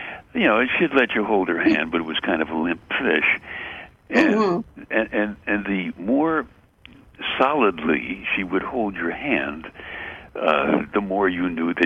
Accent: Brooklyn, New York, United States; I grew up in Bay Ridge, Brooklyn

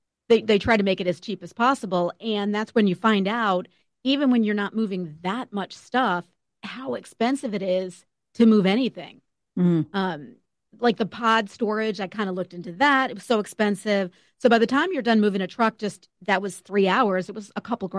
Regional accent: Massachusetts, United States; I grew up in Western Mass. I'm a Hilltown kid. I grew up in the Hilltowns.

